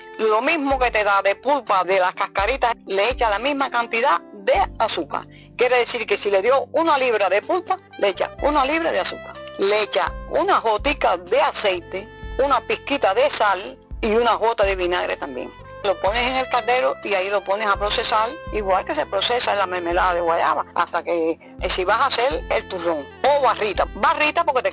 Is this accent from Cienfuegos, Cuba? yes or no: yes; Guanaroca, Cienfuegos, Cuba; yo nací en Guanaroca. Dice, en Guanaroca nací, en Guanaroca me crié, en Guanaroca me casé y en Guanaroca viví. En Guanaroca seguí trabajando con papá.